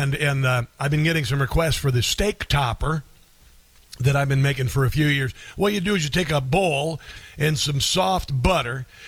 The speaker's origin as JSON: {"language": "English", "town": "Omaha", "region": "Nebraska", "country": "United States", "said": "I'm from Omaha, by the way."}